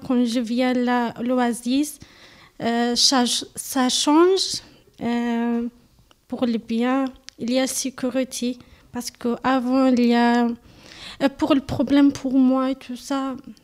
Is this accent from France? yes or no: no; Algeria; Algérienne.